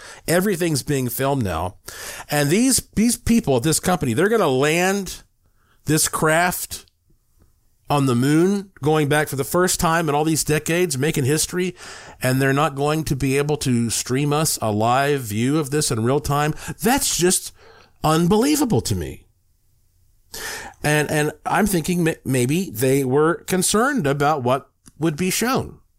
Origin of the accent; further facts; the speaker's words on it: New Mexico, United States; born there; this was my very first time to visit Roswell, even though I was born in New Mexico.